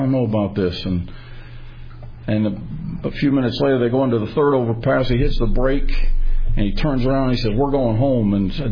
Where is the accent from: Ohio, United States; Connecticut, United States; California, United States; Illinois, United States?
Connecticut, United States; this guy over here is from real close to my hometown in Connecticut, Shubal Stearns.